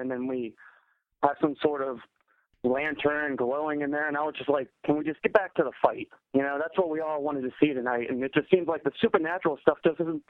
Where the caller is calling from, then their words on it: Maryland, United States; from Maryland.